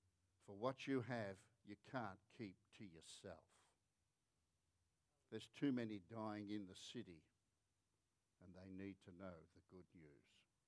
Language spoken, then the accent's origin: English; Australia; And I said, "I'm an Australian."